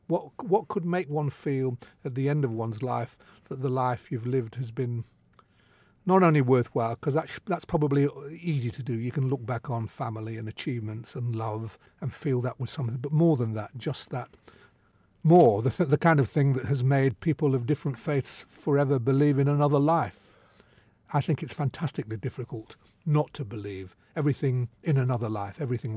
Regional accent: England, United Kingdom; And I do think of myself as an English writer before I think of myself as a Jewish writer.

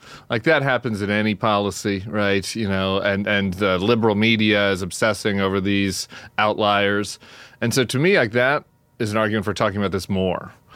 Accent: United States; part of my pride of being an American.

